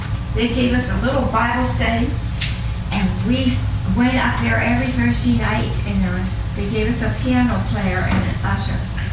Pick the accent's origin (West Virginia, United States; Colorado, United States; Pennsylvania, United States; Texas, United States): Pennsylvania, United States; Pittsburgh; Now, we're from Pittsburgh, we're from the East, so we're very outspoken.